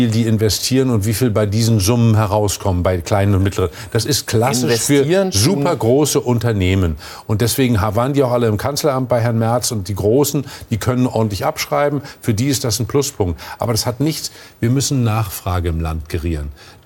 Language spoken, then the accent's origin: German; Mecklenburg-Vorpommern, Germany; Und ich komme aus Vorpommern, aus einer vergleichsweise ärmeren Gegend.